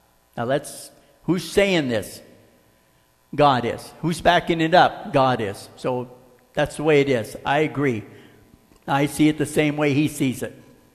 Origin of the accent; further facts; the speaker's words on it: Florida, United States; You know, I grew up in Florida. We had chameleons.